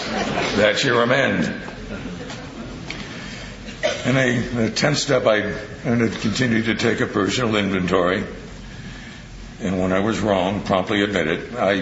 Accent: New Jersey, United States; I grew up in New Jersey. We didn't have any crops in.

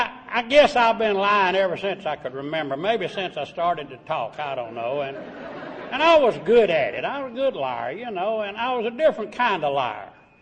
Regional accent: Virginia, United States; I'm a hillbilly. And I come from the Appalachian Mountains of Virginia. I was born right in the middle of the Depression, and I'm the only son of a hillbilly school teacher.

